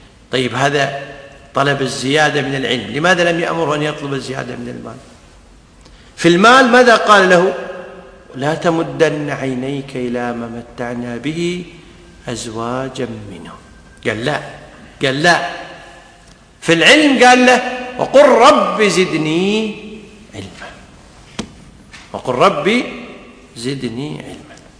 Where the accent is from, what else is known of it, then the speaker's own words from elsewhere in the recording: Kuwait; وعندنا بالكويت مثل يقول